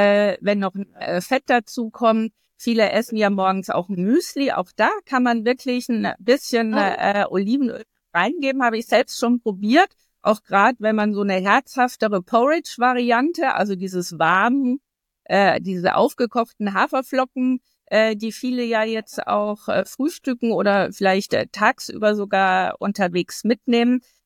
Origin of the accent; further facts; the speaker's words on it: Germany; die ich als Deutsche in den letzten Jahren mir angelesen habe